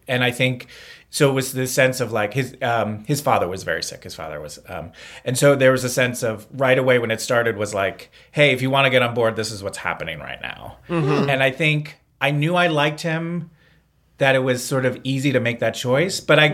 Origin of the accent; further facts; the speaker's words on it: East Coast, United States; I don't know. I'm from the East Coast. I don't think that I'm emotionally closed off, but maybe I am.